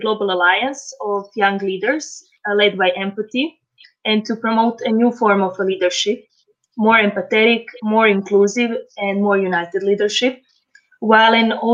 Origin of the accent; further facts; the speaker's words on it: Croatia; English is a second language; I am from Croatia.